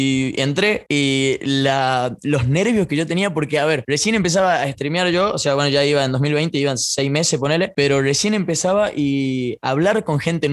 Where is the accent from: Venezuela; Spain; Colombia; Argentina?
Argentina; Tucumán; creo que mi acento da un plus, y me lo dijeron bastantes streamers que entraba al stream. O sea, ¿qué tengo yo que soy tucumano? Después, más allá de que sea gracioso o no, soy tucumano